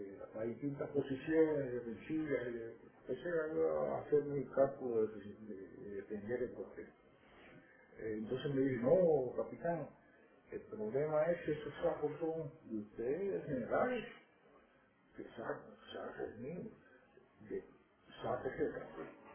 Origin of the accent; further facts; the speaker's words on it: Pinar del Río, Cuba; Entonces que soy pinareño. Mis primeros años fui al colegio Basalle, fui al colegio Valdor, Cuba, de ahí me gradué.